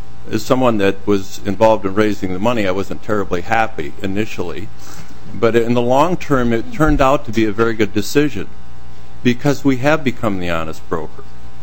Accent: Lanesboro, Minnesota, United States; And I'm from Lanesboro, Minnesota, small town as well

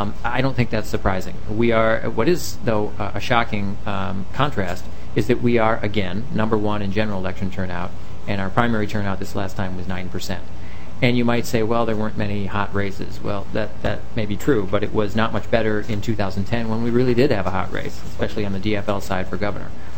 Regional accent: St. Louis Park, Minnesota, United States; also born or lived in Hopkins; I come from St. Louis Park and Hopkins.

